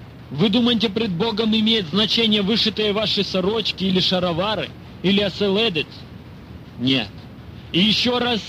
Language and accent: Russian; Ukraine; Я сам украинец, но не понимаю украинцев